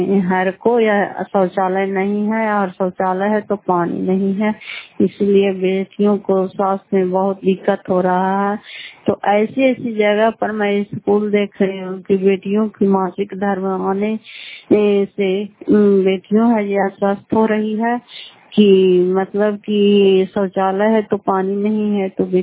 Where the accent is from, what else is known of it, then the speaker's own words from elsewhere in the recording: Fatehpur, Bihar, India; घर फतेहपुर पंचायत मकरौता जिला नालंदा क्राय पसरा ब्लॉक की निवासी हूँ।